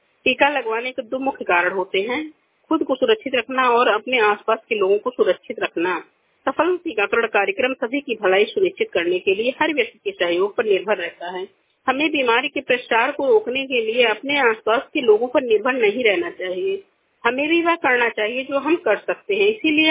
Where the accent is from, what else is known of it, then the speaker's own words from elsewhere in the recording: Basti, Uttar Pradesh, India; मैं बस्ती जिले से हूँ। मेरा 52 साल है।